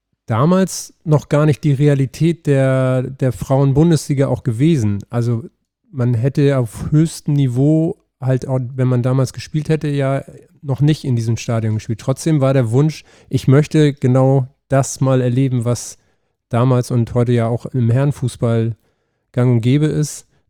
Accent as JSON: {"language": "German", "region": "Hamburg", "country": "Germany", "tie": "born there", "said": "Kann ich als gebürtiger Hamburger total nachvollziehen."}